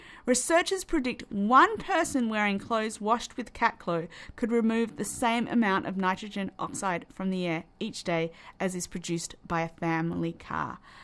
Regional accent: Australia; a music festival that tours around Australia, my home country.

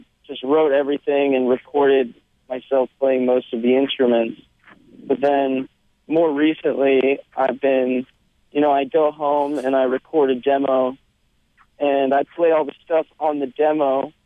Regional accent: Tacoma, Washington, United States; Well, I was walking in my hometown in Tacoma, Washington

